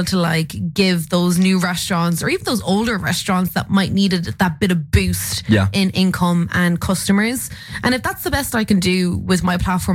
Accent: Munster, Ireland; I'm from Tipperary, so like there's not a food scene around there.

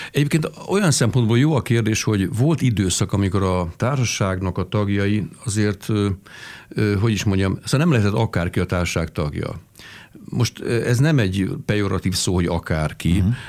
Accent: Vál, Fejér, Hungary; born there; Mint ahogy én, mint festő is itt születtem, és nem is akarok kilépni ebből a légkörből.

